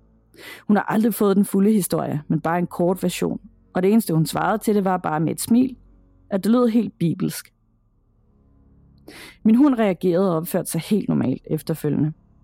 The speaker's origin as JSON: {"language": "Danish", "town": "Tappernøje", "region": "Zealand", "country": "Denmark", "tie": "born or raised there", "said": "Men der, hvor jeg er vokset op, det er nede meget sydpå landet. Ikke helt Lolland-agtigt. Men en lille bitte by, der hedder Tappernøje."}